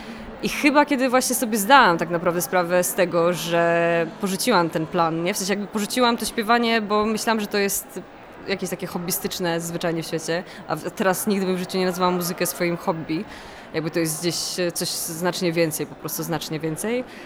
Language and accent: Polish; eastern Poland, Poland; tak pochodzę właściwie z Polski Wschodniej gdzieś tam